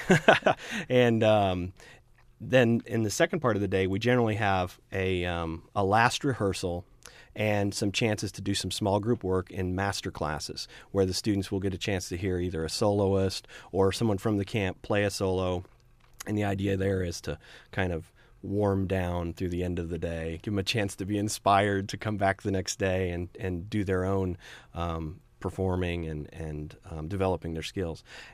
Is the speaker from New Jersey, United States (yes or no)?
no; Centralia, Illinois, United States; I came from Centralia, Illinois, down southern part of the state